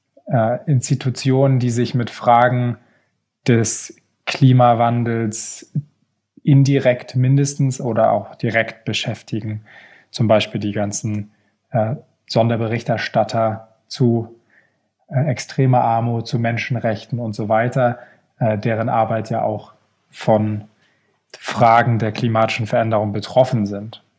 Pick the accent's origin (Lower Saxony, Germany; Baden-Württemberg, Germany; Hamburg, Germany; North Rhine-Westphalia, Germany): Hamburg, Germany; now in Geneva, Switzerland; ich bin am Wasser aufgewachsen in Hamburg